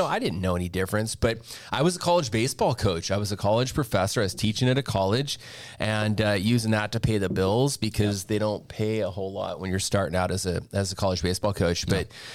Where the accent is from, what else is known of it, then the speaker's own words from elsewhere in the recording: Snohomish, Washington, United States; also born or lived in Bremerton; I'm 48 years old. I've lived here all my life, born and raised in Snohomish, Washington.